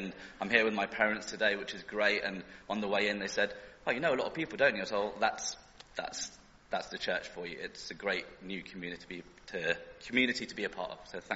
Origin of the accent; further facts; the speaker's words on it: India; Bearing in mind I'm Indian, I'm not short of family. There's hundreds of us